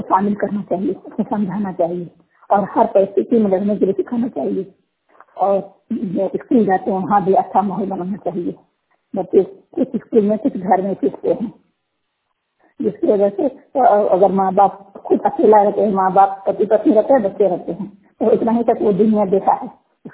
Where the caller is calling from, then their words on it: Bandhanwar, Jharkhand, India; मैं झारखंड राज्य झारखंड गोड्डा जिला से बोल रही हूँ। मेरे गांव का नाम बंधनवार है।